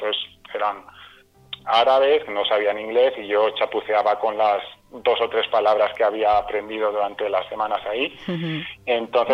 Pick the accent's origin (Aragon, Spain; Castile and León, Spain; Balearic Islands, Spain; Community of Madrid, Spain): Balearic Islands, Spain; cuando era niño, cuando vivíamos en Mallorca, vivíamos en una casa de campo, tendría quizá, no sé, 8, 9, 10 años